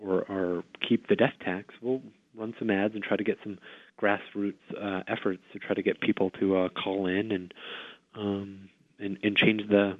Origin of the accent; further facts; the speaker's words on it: Peterborough, New Hampshire, United States; I was born and raised in Peterborough, New Hampshire, the southwestern part of the state. I grew up most of my life there. It's a small town in rural New Hampshire.